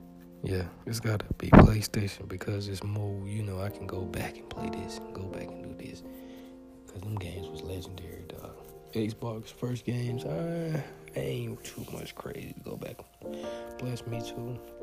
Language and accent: English; Alabama, United States; If you make me beat Alabama because I'm from Alabama, I'm going to embarrass you, bro, and I ain't played in a long time.